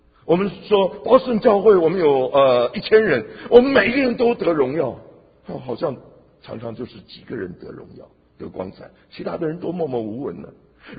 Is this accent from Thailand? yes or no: no; China; now in Boston, United States; 我们在中国人的群体，我们在 Boston 这个大的范